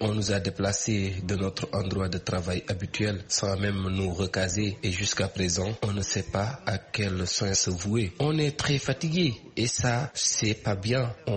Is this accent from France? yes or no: no; Fouta, Senegal; Moi, par exemple, je viens de Fouta et j'ai laissé toute ma famille là-bas